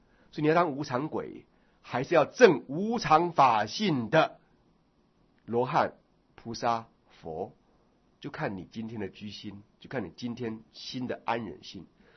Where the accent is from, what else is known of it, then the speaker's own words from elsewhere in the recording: China; 我觉得我们中国人的